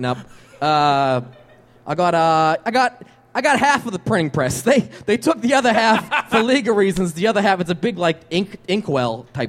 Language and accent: English; Boston, Massachusetts, United States; Even from growing up in Boston, there's all this Irish music.